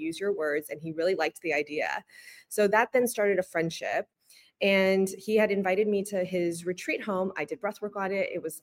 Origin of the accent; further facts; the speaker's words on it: New York, United States; And typically as a New Yorker and somebody who's used to going above and beyond and just forcing myself to the grind and the effort